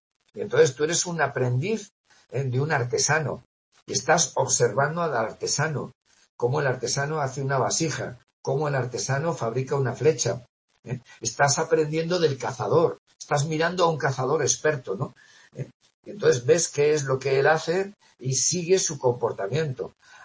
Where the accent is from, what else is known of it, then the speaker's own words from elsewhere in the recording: Navarre, Spain; Como yo soy de Navarra, pues a mí me enseñaron a hacer ajuarriero.